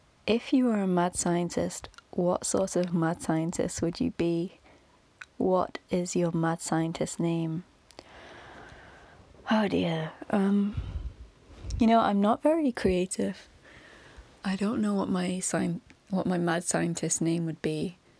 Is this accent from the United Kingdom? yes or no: yes; Manchester, North West England, United Kingdom; And I'm from Manchester, which is a city in the northwest of England.